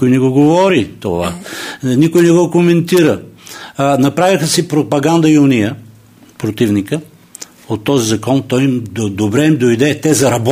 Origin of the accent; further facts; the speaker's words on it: Plovdiv, Plovdiv Province, Bulgaria; Аз съм от Пловдив, изначален пловдивчанин. Вярвам на пловдивчани